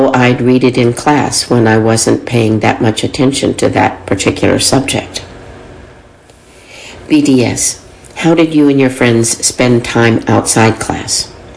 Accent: Midland, Texas, United States; The difference, of course, is that Midland is in West Texas, where we didn't have trees, but we did have sandstorms.

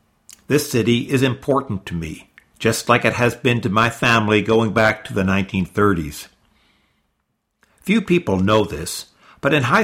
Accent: Dallas, Texas, United States; I remember growing up in Dallas and watching the Jessica McClure coverage

